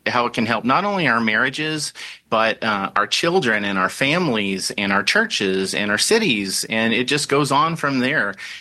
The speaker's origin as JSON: {"language": "English", "region": "Missouri", "country": "United States", "tie": "born or raised there", "said": "So we got my home state of Missouri."}